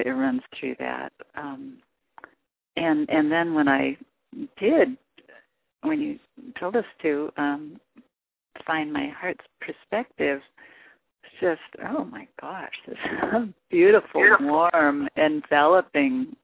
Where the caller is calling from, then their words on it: North Carolina, United States; I'm in North Carolina.